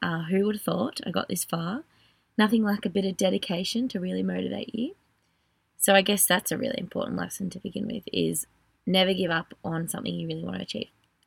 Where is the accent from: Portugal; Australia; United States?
Australia; I'm just an Australian girl